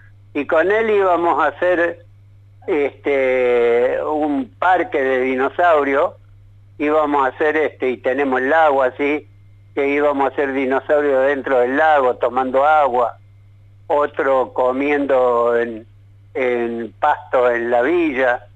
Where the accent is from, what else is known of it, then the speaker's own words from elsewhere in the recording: Córdoba, Argentina; Yo doné una a mi pueblo en Córdoba.